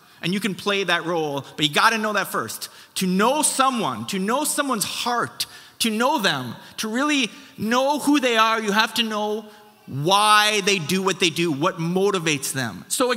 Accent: Wisconsin, United States; moved away; I tell people, I came here from Wisconsin. I told you, came here from Wisconsin 5.5 years ago from the United States.

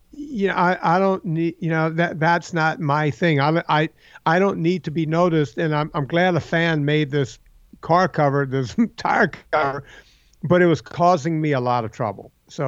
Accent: Louisiana, United States; I'm from Louisiana on the bayou, and we have barns.

